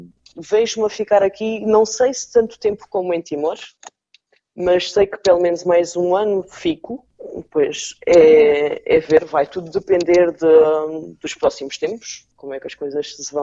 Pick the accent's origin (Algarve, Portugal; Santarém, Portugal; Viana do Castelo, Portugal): Algarve, Portugal; o meu Algarve, o meu sol, as minhas praias. Como boa algarvia, é disto que eu tenho saudades.